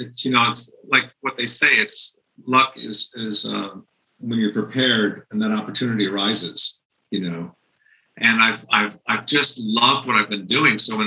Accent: East Coast, United States; now in Hollywood, United States; and I was from the East Coast.

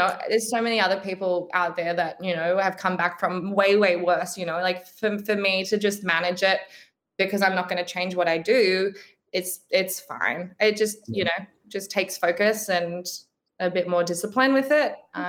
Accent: Brisbane, Queensland, Australia; I'm from Brisbane. So I like, that's kind of home.

